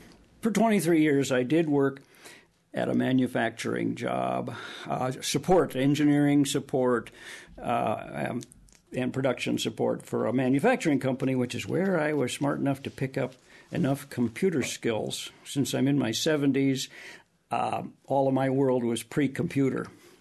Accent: Minnesota, United States; moved away as an adult; now in Iowa, United States; I had done some history of my hometown in southern Minnesota. Never knew I'd end up living in Iowa

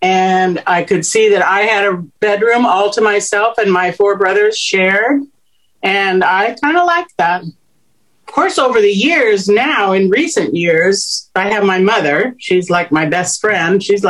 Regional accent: Reedley, California, United States; moved away as an adult; I was born in the Central Valley of California, Reedley, born and raised there.

